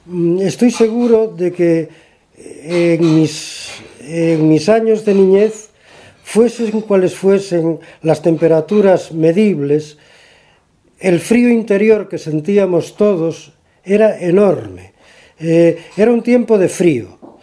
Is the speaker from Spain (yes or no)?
yes; Avilés, Asturias, Spain; tengo 63 años y soy de Avilés, de Asturias.